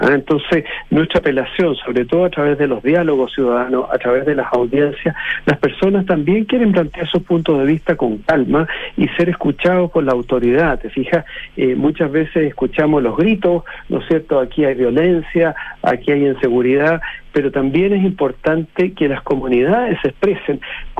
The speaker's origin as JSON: {"language": "Spanish", "country": "Chile", "said": "tenemos como chilenos"}